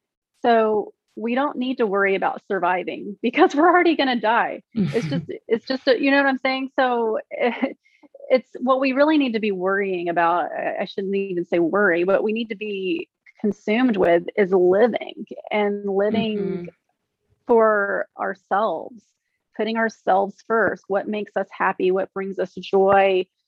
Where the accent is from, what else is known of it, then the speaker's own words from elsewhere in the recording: Mobile, Alabama, United States; also born or lived in San Diego; so I moved from San Diego back to my hometown in Mobile, Alabama. I haven't been here in 25 years.